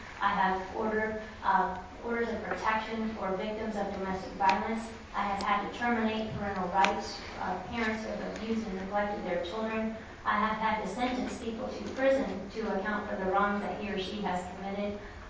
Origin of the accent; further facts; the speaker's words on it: Edinburg, Illinois, United States; I grew up in Edinburgh, a very small town outside of Springfield, a town of 1,200. I was the first in my family to go beyond high school as well.